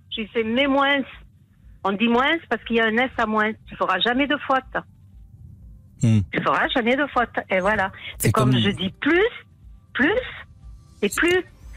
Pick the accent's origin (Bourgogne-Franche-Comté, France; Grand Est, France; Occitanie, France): Occitanie, France; Tarbes; moved away as an adult; Non, madame, vous êtes d'Albi, moi je suis de Tarbes, c'est tout à fait différent.